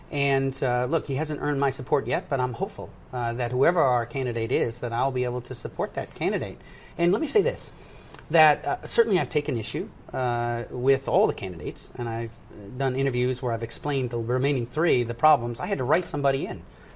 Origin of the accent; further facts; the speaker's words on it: United States; I'm a proud Republican. I'm also an American first.